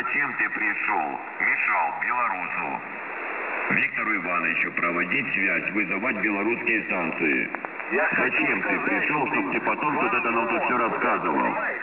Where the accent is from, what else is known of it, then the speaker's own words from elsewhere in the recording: Crimea, Ukraine; Вы украли у меня мою землю, Республику Крым. На данный момент гнобите моих крымских татар.